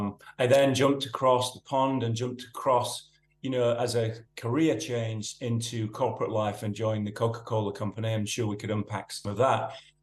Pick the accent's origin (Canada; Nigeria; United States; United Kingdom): United Kingdom; Yorkshire and the Humber; I'm a Yorkshireman, and I rolled out of art and design school in the mid-80s in a small town called Batley, which is between Leeds and sort of Manchester in that Yorkshire